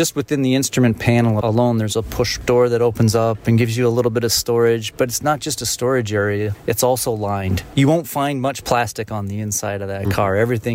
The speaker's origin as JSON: {"language": "English", "town": "London", "region": "Ontario", "country": "Canada", "lives_now": "United States", "said": "I'm a London boy, by the way, just for, I know I'm coming from Detroit, but originally from London, Ontario."}